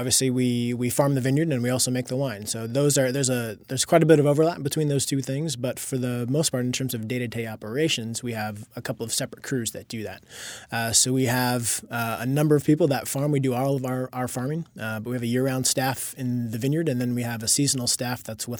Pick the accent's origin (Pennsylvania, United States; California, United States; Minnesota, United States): California, United States; Vallejo; I grew up in the Bay Area. I grew up in Vallejo, California. So not too far from Napa, actually.